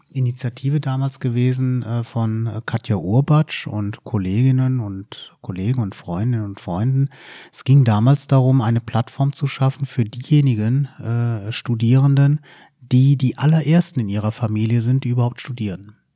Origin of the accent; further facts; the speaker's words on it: Düren, North Rhine-Westphalia, Germany; born there; Also ich bin in Düren bei Aachen geboren